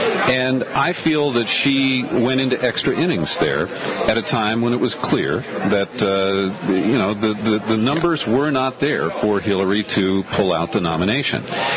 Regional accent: San Francisco, California, United States; I'm from San Francisco, and Susie and Mark Buell are great people

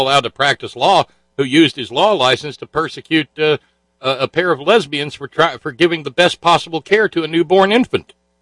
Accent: Alabama, United States; It's probably because I'm from Alabama

